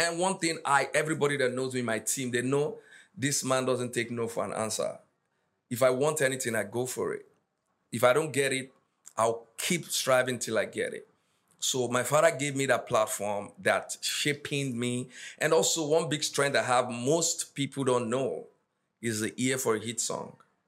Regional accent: Lagos, Nigeria; We're born and raised in Lagos, so nobody knows where we're coming from.

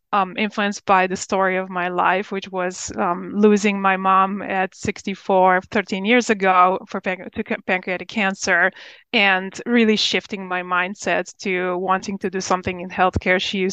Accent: Slovenia; now in United States; I was coming from Slovenia in Europe. It was a socialist country where I really was aspiring to do more, to get more opportunities in life.

